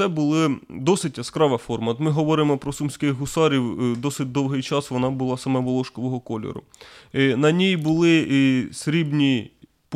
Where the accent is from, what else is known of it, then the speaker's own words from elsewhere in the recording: Sumy, Sumy Oblast, Ukraine; І тому от ми, сумчани, повинні пишатися тим, що наші гусари були все-таки в Парижі.